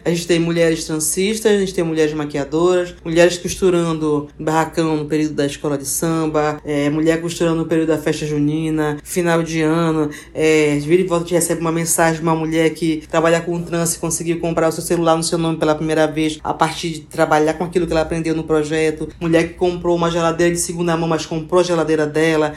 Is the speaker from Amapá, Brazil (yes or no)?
yes; Serra do Navio, Amapá, Brazil; now in Macapá, Brazil; Eu sou da Serra do Navio. Depois eu vim morar pro Macapá, né?